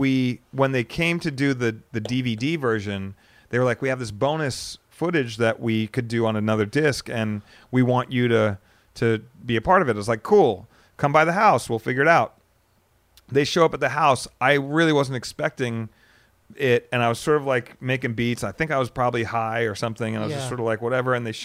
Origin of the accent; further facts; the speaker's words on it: Arizona, United States; look, dude, you're from Arizona, I'm from Arizona, and we kind of knew a lot of the same people